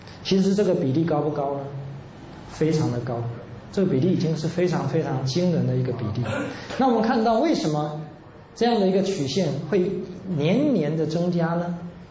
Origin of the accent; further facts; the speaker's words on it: China; 这个呢也跟我们中国人讲的道法自然